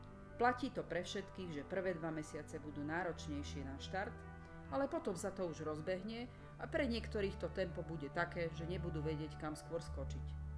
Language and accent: Slovak; Banská Bystrica, Banská Bystrica Region, Slovakia; som z Banskej Bystrice a aj tento rok som si pre vás niečo málo o tom pripravila